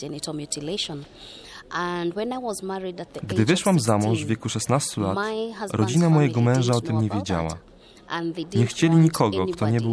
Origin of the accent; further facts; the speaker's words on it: Kenya; Mam 38 lat i pochodzę z Kenii.